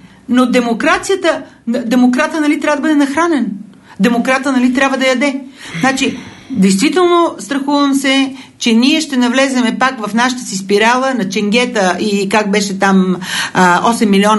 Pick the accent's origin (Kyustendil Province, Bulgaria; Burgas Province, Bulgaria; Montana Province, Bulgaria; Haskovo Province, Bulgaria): Kyustendil Province, Bulgaria; born there; now in Sofia, Bulgaria; родена съм в провинцията, в Кюстендилско съм родена, дошла съм в София без пукната пара